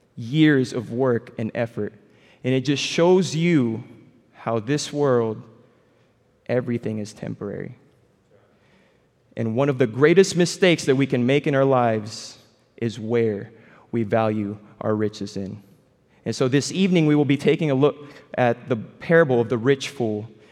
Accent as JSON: {"language": "English", "country": "Philippines", "said": "If you guys didn't know, I'm Filipino."}